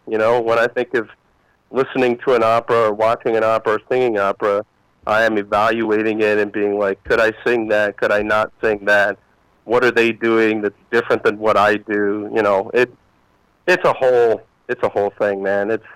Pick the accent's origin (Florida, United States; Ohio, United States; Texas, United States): Ohio, United States; Marion; I would love to find ways to get involved with my hometown, because a lot of people don't realize that, you know, that aren't from Marion. Marion has a fantastic arts community.